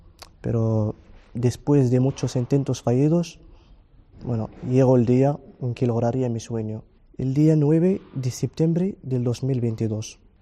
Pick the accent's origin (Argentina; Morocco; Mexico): Morocco; now in Spain; Soy de Marruecos